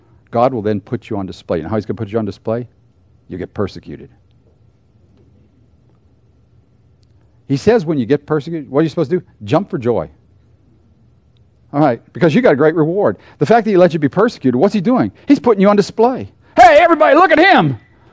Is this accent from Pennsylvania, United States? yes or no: yes; Pittsburgh, Pennsylvania, United States; I was raised in Pittsburgh. Have you ever been to Pittsburgh? That is nothing special.